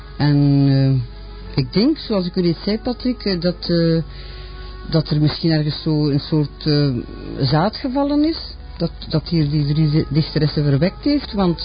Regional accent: Maldegem, East Flanders, Belgium; also born or lived in Adegem; dat ik mijn jeugd niet in Maldegem en in Adegem dus geleefd

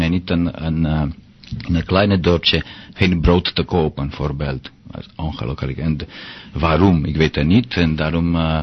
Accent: Romania; Dutch is a second language; Voor mij als Roemeen was het ongelooflijk.

